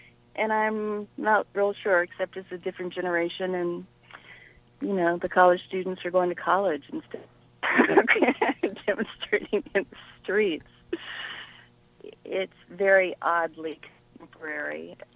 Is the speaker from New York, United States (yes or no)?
no; Texas, United States; I grew up in Texas.